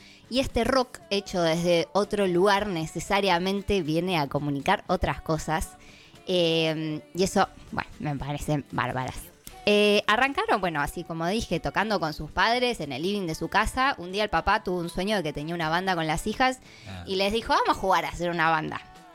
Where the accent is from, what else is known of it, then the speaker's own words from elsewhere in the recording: La Plata, Buenos Aires Province, Argentina; cada vez que ellas hablan de Los Ángeles y nombran su lugar de pertenencia, yo siento que hablan de La Plata